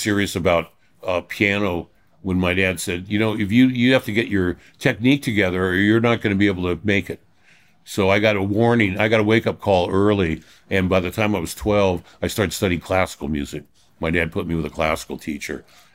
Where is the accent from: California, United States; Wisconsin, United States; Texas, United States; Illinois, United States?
California, United States; Reseda; I grew up in Reseda until I was five.